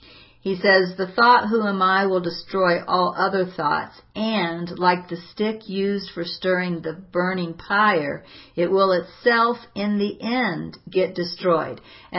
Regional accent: United States; And actually I say the V because I'm an American.

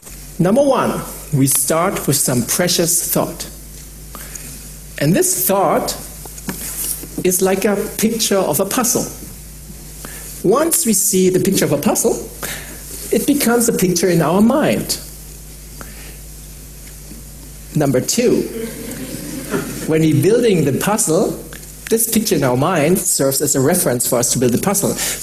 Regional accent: Munich, Bavaria, Germany; I'm 43 years old and I was born here in Munich and I grew up here in Germany.

